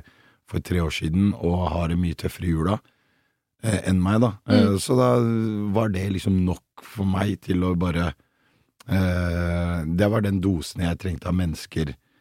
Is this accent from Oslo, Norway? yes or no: yes; Oslo, Norway; Men jeg må også si at jeg vokste opp på Bøler